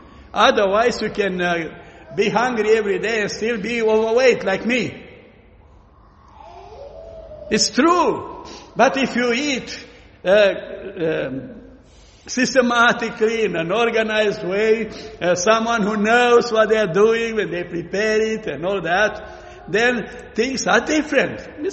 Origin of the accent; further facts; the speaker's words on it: Romania; English is a second language; moved away; when I came from Romania, I came from southwestern Romania, you know, the place of Romania that's never been communist, really, and never in agreement with communism.